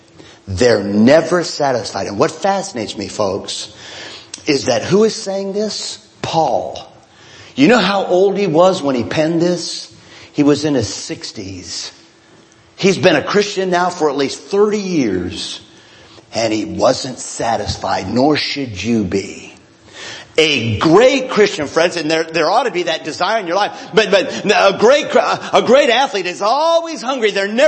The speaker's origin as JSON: {"language": "English", "region": "Washington", "country": "United States", "tie": "born or raised there", "said": "Oh, I loved him because he was from Washington, my home state."}